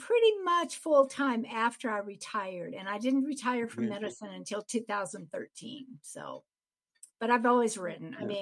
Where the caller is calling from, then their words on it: Minnesota, United States; I am in north central Minnesota.